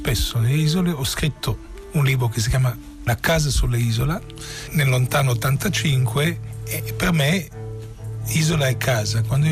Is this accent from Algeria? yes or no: no; Israel; born there; accent: Israeli; Italian is a second language; per me la lingua della casa era il rumeno, ma la lingua della cultura, la lingua, diciamo, della mia vita, perché io sono nato in Israele, tutti i miei cugini in Romania. Perciò il mio rumeno, quando lo parlo con un accento israeliano molto marcato